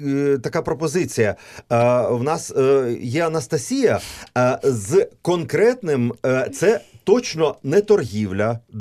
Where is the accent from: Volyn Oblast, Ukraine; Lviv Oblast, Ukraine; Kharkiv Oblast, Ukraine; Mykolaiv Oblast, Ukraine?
Mykolaiv Oblast, Ukraine; Mykolaiv; Ну, я з Миколаєва і теж знаю, так.